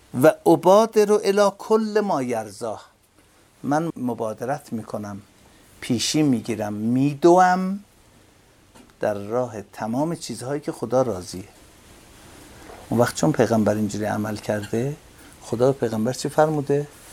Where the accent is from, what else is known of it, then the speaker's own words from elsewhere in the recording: Tehran, Tehran Province, Iran; از قیافه و لباس پوشیدنم فهمیده بود که من تهرانیم.